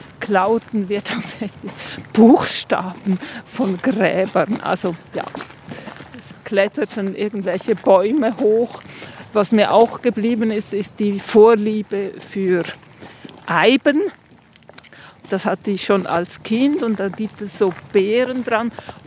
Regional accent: Lörrach, Baden-Württemberg, Germany; born there; geboren in Lörrach. Ich bin 58 Jahre alt.

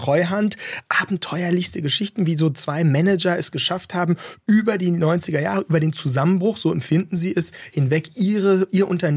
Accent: Brandenburg, Germany; Ich bin in der Nähe aufgewachsen

